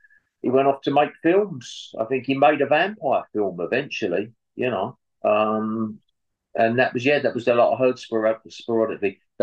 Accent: Stepney, London, United Kingdom; where I grew up in Stepney in East London.

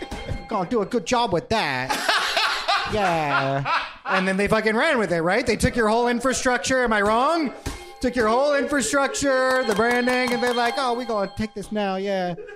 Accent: Pennsylvania, United States; now in New York City, United States; Outside of Harrisburg.

